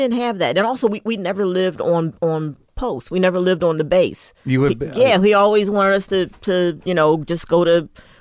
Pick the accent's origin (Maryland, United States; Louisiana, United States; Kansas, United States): Maryland, United States; also born or lived in Virginia, United States; I grew up in Virginia, but only until like the third grade, and then my family, we moved to Maryland.